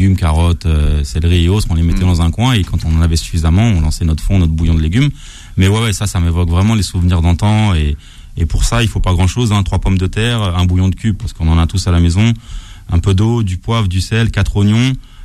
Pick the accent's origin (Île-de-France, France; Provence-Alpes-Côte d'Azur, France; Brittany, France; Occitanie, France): Île-de-France, France; Paris; Dans certains restaurants, sur Paris en tout cas, parce que je suis de Paris